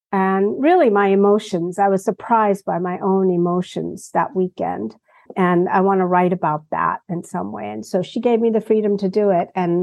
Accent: India; I was raised in India. And even though my parents weren't particularly religious, my extended family was.

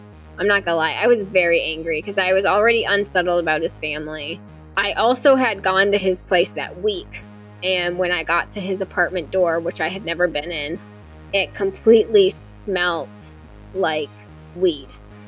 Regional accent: New Jersey, United States; I grew up in Jersey. I can get loud.

